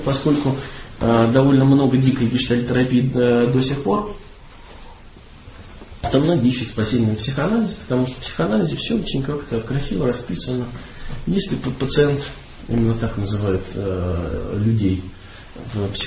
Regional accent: Vitebsk, Vitebsk Region, Belarus; now in Minsk, Belarus; Я родом из Витебска, это такой городок на севере Беларуси. Но уже несколько лет, наверное, 8, я живу в Минске.

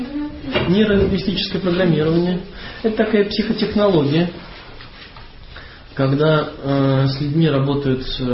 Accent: Vitebsk, Vitebsk Region, Belarus; now in Minsk, Belarus; Я родом из Витебска, это такой городок на севере Беларуси. Но уже несколько лет, наверное, 8, я живу в Минске.

